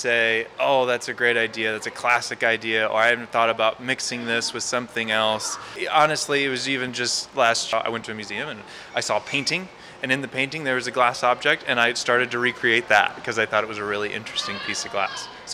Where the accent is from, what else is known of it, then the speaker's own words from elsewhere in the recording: Michigan, United States; Well, I grew up in Michigan, and there was an artist that taught classes near me.